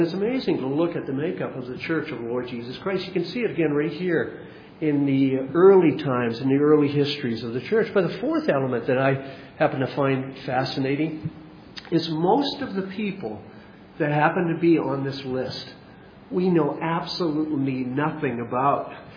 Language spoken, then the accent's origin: English; Kentville, Nova Scotia, Canada; I can remember a number of years ago in my hometown, when Sheila and I were first married, we lived in a village or a small town called Kentville, Nova Scotia.